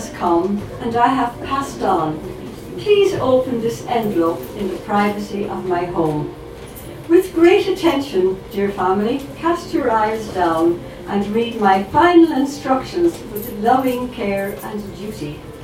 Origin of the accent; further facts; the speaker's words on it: Waterford, Munster, Ireland; I'm up from Waterford for the day to visit my daughter. And I'm a poetry group in Waterford.